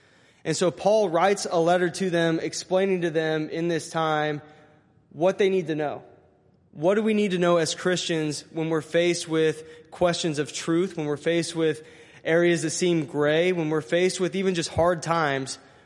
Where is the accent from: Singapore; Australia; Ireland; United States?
United States; Linton; now in Columbus, United States; I grew up here in Linton. I am a certified Linton Minor alum, so minor pride.